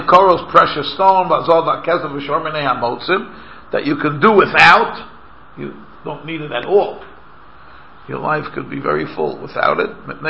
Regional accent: New York, United States; I used to, like, in Manhattan, I grew up in New York, so sometimes, I go into Manhattan just to walk around and look around.

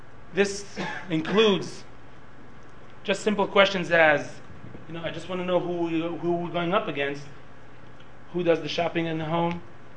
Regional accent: Israel; English is a second language; sorry about my English, I was born and raised here in Israel, so.

